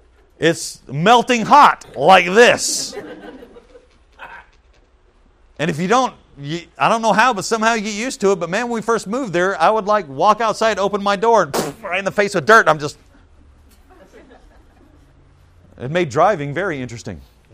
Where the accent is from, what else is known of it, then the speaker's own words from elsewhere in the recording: Texas, United States; now in Pampa, United States; Because I grew up in this area. I grew up in the Metroplex. And then I moved to Pampa.